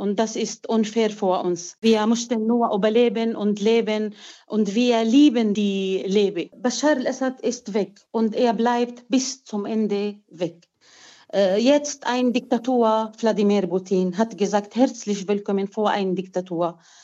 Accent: Salamiye, Hama Governorate, Syria; German is a second language; kommen zu meiner Heimatstadt Salamiye.

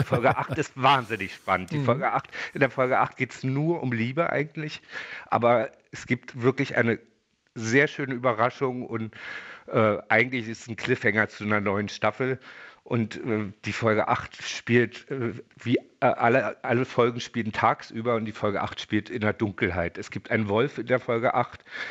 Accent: Falkensee, Brandenburg, Germany; also born or lived in Hennigsdorf / Berlin; Ich bin Brandenburger. Ich bin in Hennigsdorf geboren, Falkensee zur Schule gegangen und dann nach Berlin gezogen. Mhm. Also mich hat es dann irgendwann später wieder nach Brandenburg zurückgezogen.

